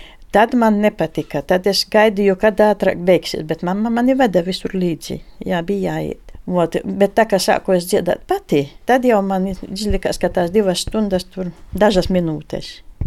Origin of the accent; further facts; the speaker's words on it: Medņeva, Balvi Municipality, Latvia; Un tā kā nu, manā dzimtajā ciemā Medņevā tur vairs nav kam dziedāt, tad mēs arī vod par Medņevas un lodumas mirušajiem dziedam psalmus.